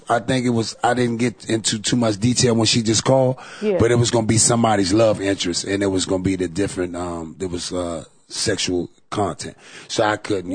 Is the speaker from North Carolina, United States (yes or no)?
yes; North Carolina, United States; now in Manhattan, United States; And I'm from North Carolina, but I migrated to Manhattan, New York in the 70s.